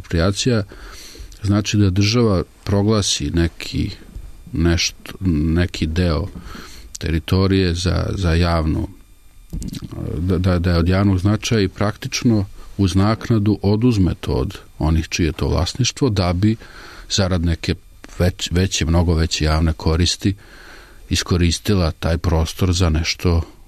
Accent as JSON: {"language": "Serbian", "region": "Belgrade", "country": "Serbia", "said": "čak i kao Beograđanin"}